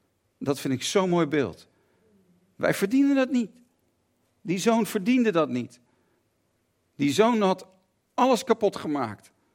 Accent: Haarlem, North Holland, Netherlands; En ik had hele goede vrienden in Haarlem en omgeving waar ik ben opgegroeid.

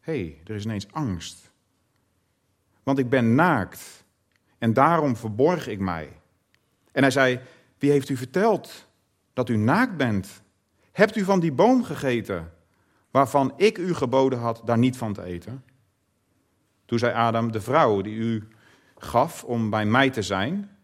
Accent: Limburg, Netherlands; wij komen uit Limburg, de begrafenis was bij Amersfoort, onze oude regio.

